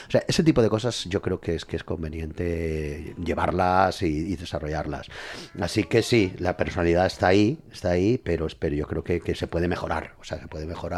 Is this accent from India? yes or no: no; Benetússer, Valencian Community, Spain; mi pueblo, de Benetusser, que le tengo mucho cariño también.